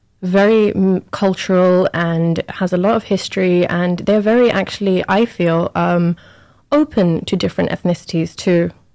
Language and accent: English; England, United Kingdom; also born or lived in Pakistan; So I am from England. I've lived in England from age, I believe I was about 3 or 4 onwards. Prior to that, I was in Pakistan. I'm half Pakistani, half Swiss. I grew up in England, loved England